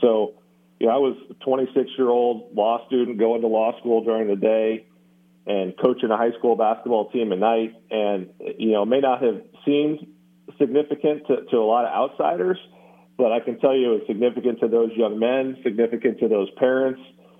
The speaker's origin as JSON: {"language": "English", "region": "Nebraska", "country": "United States", "tie": "born or raised there", "said": "given how I grew up 15 minutes outside of Lincoln, Nebraska, I've always loved college sports"}